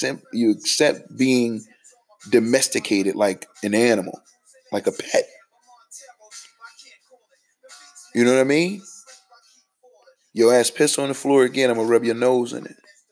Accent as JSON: {"language": "English", "town": "New York City", "region": "New York", "country": "United States", "said": "I'm from the Lower East Side."}